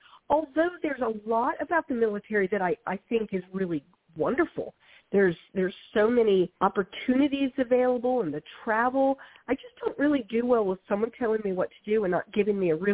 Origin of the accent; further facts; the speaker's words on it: Canton, Ohio, United States; also born or lived in Athens, Greece / North Carolina; Yeah, so I was born in Athens, Greece, because my dad was in the Air Force. And then I did a big portion of my growing up years in Ohio, in Canton, Ohio.